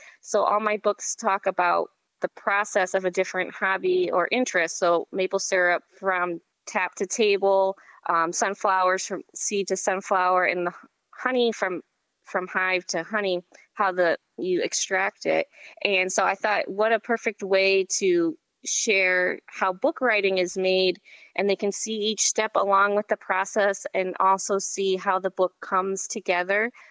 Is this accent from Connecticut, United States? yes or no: yes; Connecticut, United States; moved away as an adult; now in Kalamazoo, United States; I grew up in Connecticut, and my husband's from Massachusetts, and he went on to pursue his graduate work at Western Michigan University. So after graduating college, we moved out here to Michigan.